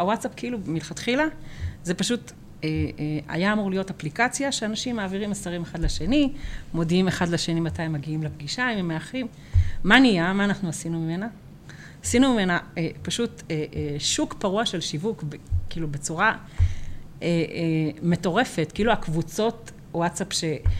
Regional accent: Bnei Brak, Central District, Israel; אני חרדית הארדקור, אני ממש נולדתי בקסבה של בני ברק.

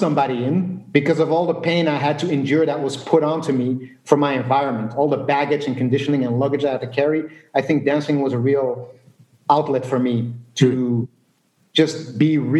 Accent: Belgium; I come from Belgium, which is a rich country.

